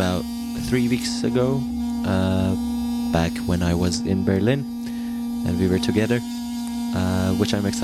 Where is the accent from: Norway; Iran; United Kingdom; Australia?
Iran; now in Burnaby, California, United States; back in my home country, Iran